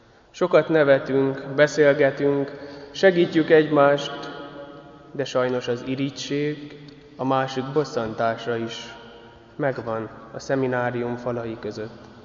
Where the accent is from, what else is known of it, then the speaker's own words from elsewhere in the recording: Nagybajom, Somogy, Hungary; Ez a mi templomunk volt otthon Nagybajomban.